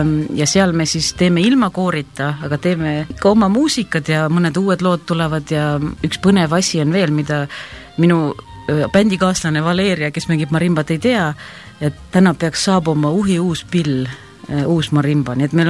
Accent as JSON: {"language": "Estonian", "town": "Jõelähtme", "region": "Harju County", "country": "Estonia", "tie": "born or raised there", "said": "sest et minu kodukoht jääb Jõelähtme valda ja see ei ole väga kaugel sealt."}